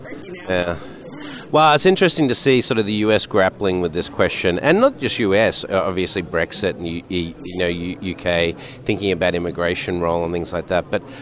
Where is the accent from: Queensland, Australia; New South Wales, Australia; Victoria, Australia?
New South Wales, Australia; Sydney; accent: Australian; moved away as an adult; now in United States; not quite Australian anymore because I've been offshore for 20 years. But it takes me about 2 days and my accent already starts to come back, Because when I'm in the US, I have this sort of international English. But when I come to Sydney, of course, I hear the Australian.